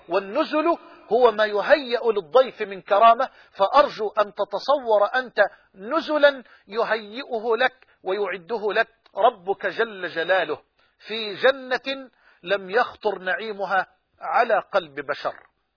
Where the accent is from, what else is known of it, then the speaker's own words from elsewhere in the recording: Egypt; وأسأل الله أن يجعل بلدنا مصر واحة للأمن والأمان